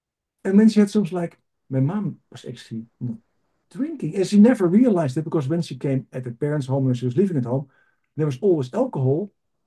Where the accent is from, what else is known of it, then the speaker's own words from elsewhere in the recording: England, United Kingdom; now in Spain; So I'm English and we drink, as he says.